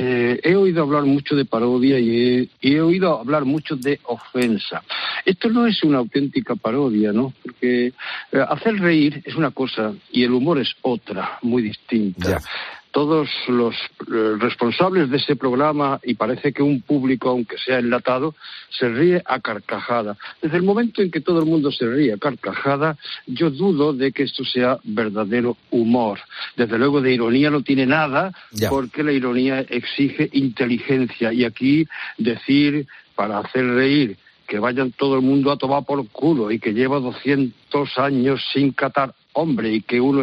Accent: Andalusia, Spain; A mí como andaluz no me ofende lo que dice.

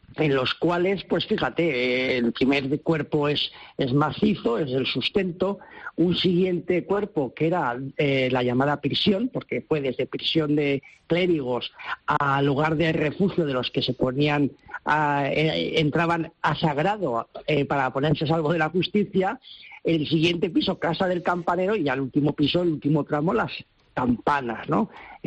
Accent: Valencian Community, Spain; un poco como somos los valencianos, ¿no?

